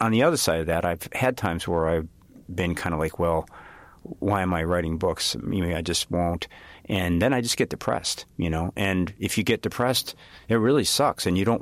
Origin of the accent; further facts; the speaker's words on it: Chicago, Illinois, United States; I'm from Chicago, so I kind of know the grid